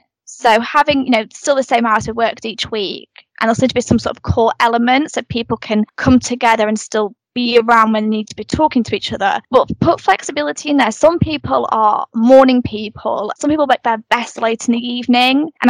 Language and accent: English; Yorkshire and the Humber, United Kingdom; now in London, United Kingdom; So I relocated from Yorkshire to London to do my SIPPA apprenticeship. You know, it was quite hard to get time to come home